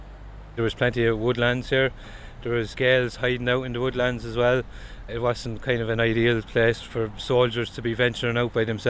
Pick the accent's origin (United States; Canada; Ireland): Ireland; Port Laois, County Laois; born there; I was born in Port Laois. Yeah, not Marlborough, Port Laois.